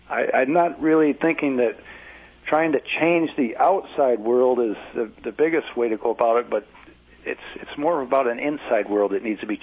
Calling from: Clinton Township, Michigan, United States; I'm calling from Clinton Township, Michigan. It's about 10 miles from Detroit.

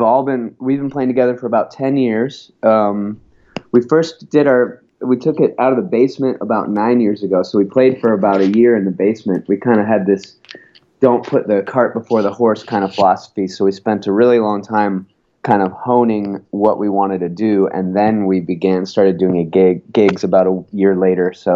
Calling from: Portland, Oregon, United States; Oh, I'm calling from Portland, Oregon.

